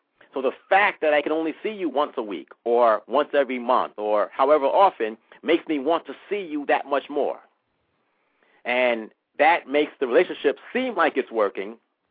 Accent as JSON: {"language": "English", "town": "New York City", "region": "New York", "country": "United States", "said": "I'm from New York City, so I knew that one."}